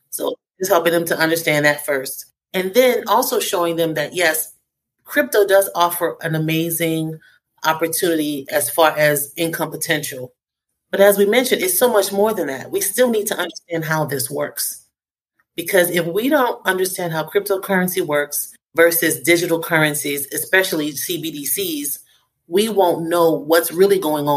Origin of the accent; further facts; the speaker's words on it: New Orleans, Louisiana, United States; I'm from New Orleans. So my whole life, when the weatherman said a hurricane is coming, guess what we did? We hightailed it out of there.